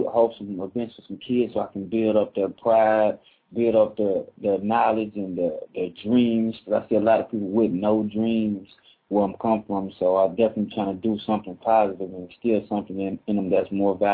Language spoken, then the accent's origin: English; Tulsa, Oklahoma, United States; I'm from Tulsa, Oklahoma area, Old Muggy, that area, 918 area code. From the country, live and direct, the hottest you ever see.